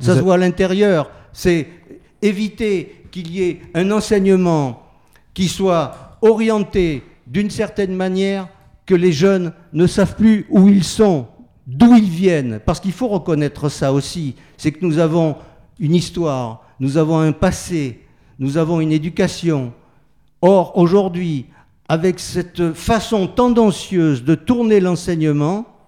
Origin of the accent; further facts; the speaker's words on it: Corsica, France; comme on dit chez moi en Corse